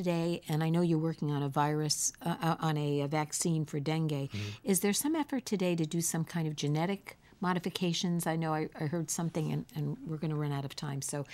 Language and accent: English; Queens, New York, United States; I'm from Queens as well.